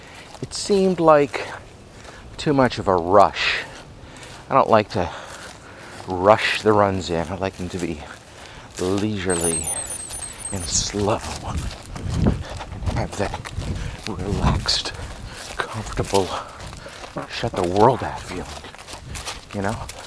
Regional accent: New Jersey, United States; it tends to make it feel a little less like the traditional Christmas holiday spirit that I grew up with up in New Jersey.

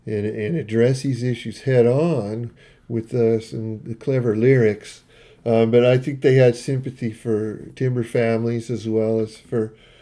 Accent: Eugene, Oregon, United States; even though I'm from Eugene, I wanted Salem to be a big part of this.

